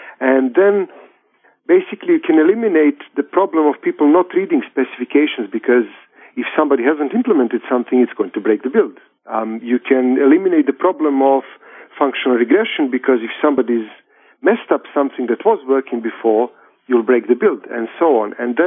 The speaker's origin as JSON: {"language": "English", "country": "Serbia", "lives_now": "London, United Kingdom", "said": "At the moment, I'm in London. I'm originally from Serbia"}